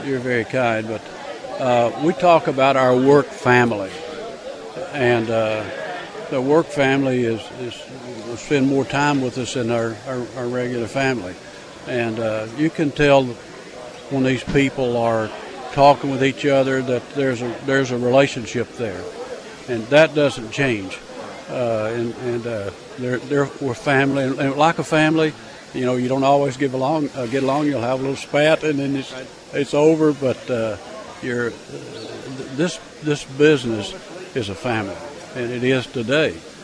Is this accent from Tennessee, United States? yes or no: yes; Bumpus Mills, Tennessee, United States; I grew up in Bumps Mills, Tennessee, not too far from here. That's still home.